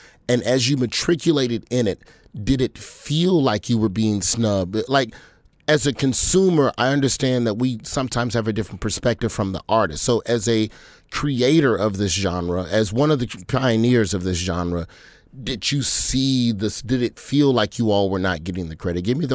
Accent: the South, United States; being a Southerner, this was not something that had permeated its way

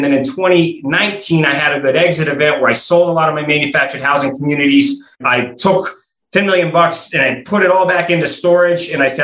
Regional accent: Las Vegas, Nevada, United States; So 20 years in the industry now, I'm 41. I quit college. I grew up here in Vegas.

